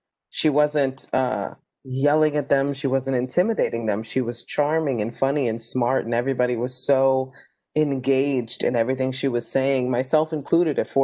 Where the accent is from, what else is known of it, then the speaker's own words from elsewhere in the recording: New York City, New York, United States; Yeah, I can definitely give you the highlight reel of growing up in the South Bronx. It was tough. But I think when you're from the neighborhood that's tough, you're not as scared of it.